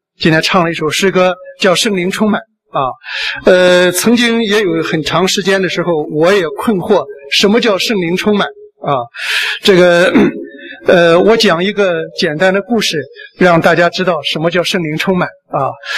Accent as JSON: {"language": "Chinese", "country": "China", "moved": "as an adult", "lives_now": "Australia", "said": "我来到澳洲以后，我作为一个中国人语言不通的时候"}